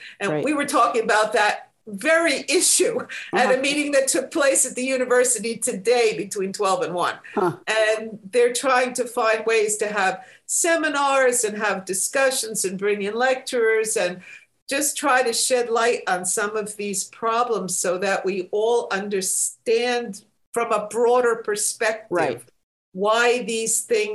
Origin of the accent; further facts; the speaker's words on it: United States; I can say that I'm an American who had a sip of Siberian vodka in Siberia.